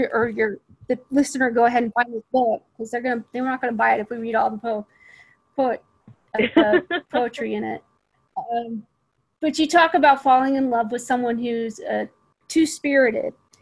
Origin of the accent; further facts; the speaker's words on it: Seattle, Washington, United States; At that point, it had been 16 years since I've been back to Seattle. So it was so nice seeing my hometown.